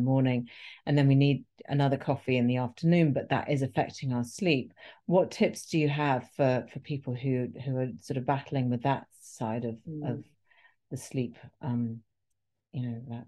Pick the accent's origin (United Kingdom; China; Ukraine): United Kingdom; Being British, I will have a nice cup of strong English tea, and that sorts me out for the rest of the day.